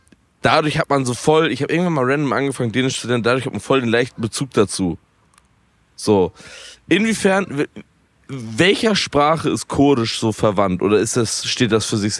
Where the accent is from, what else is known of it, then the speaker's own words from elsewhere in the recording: Germany; Ja, nee, ich. Ja. Ich komme aus Deutschland.